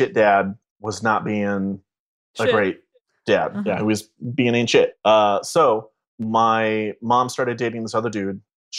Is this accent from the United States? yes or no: yes; Palm Springs, California, United States; also born or lived in La Mirada, United States; So I was born in a suburb of Los Angeles. I was born in La Mirada, which is right next to Norwalk. Mm-hmm. So that's mostly where my family's from. I grew up out in the desert. I grew up in Palm Springs.